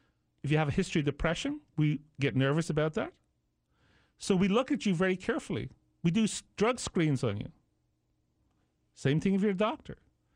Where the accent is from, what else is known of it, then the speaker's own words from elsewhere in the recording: Ireland; He was adored when I was growing up in Ireland.